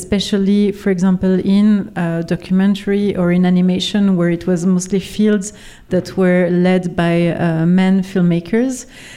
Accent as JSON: {"language": "English", "region": "Romandy", "country": "Switzerland", "said": "me, I come from the French part of Switzerland"}